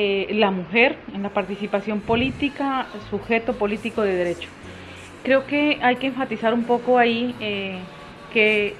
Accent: Nariño, Colombia; vengo del departamento de Nariño. Soy una mujer campesina, me siento orgullosa de serlo.

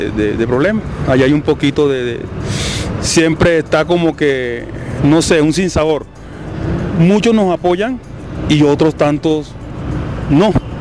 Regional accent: San Basilio de Palenque, Bolívar, Colombia; vengo de los Montes de María, San Basilio del Palenque

